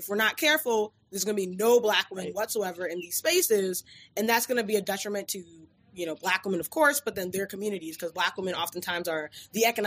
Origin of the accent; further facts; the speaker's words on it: Ghana; now in United States; my own experience as a Ghanaian American. I see it as somebody who identifies alongside the African American community, right? Because those were the first Black people I really got to engage with when I came to America.